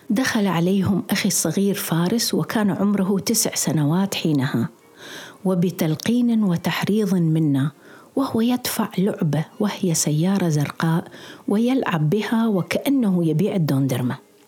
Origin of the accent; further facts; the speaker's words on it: Hillah, Babylon Governorate, Iraq; أول تعييني مثل ما كان وما زال يسمى بالقرى والأرياف كان في الحلة مسقط رأسي، وبعد فترة عملت في وزارة الصحة في بغداد